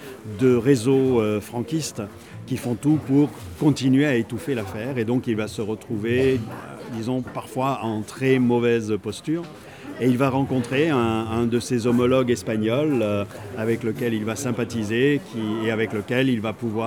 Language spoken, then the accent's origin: French; France; born there; Je suis d'origine espagnole, effectivement. Je suis français, je suis né en France.